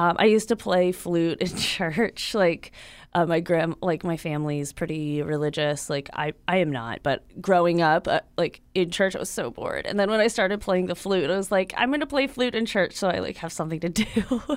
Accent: Virginia, United States; You know, like growing up in Southern Virginia, I never really felt like I had anything to do. Like, there's no place to go see shows, really. No, like, local scene, no art scene that I knew of at the time.

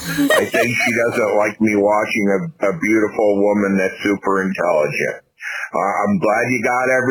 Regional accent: Ohio, United States; Hi, Sarah. … I'm from Ohio.

